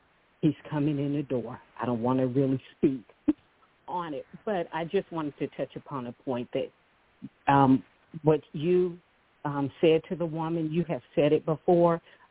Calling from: California, United States; Shalom, Elder. … I'm calling from California.

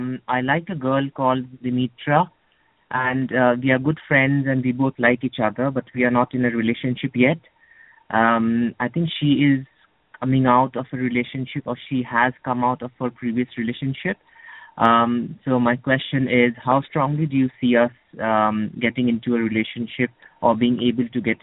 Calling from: United Kingdom; I'm calling from the United Kingdom.

